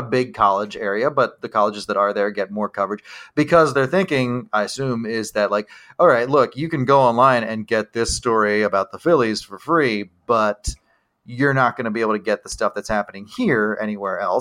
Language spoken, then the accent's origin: English; Pennsylvania, United States; My hometown in central Pennsylvania, there's been a definite shift